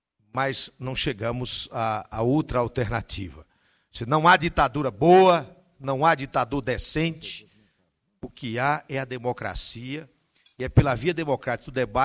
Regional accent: Ceará, Brazil; eu tenho brincado com isso, como bom cearense, com todas as dificuldades

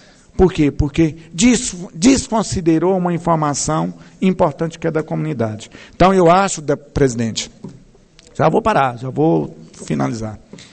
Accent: Brazil; A senhora é brasileira e eu sou brasileiro.

